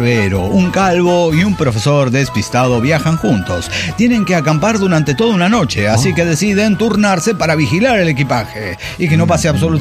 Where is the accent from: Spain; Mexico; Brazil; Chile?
Mexico; Cuernavaca, Morelos; de Cuernavaca, Morelos, México.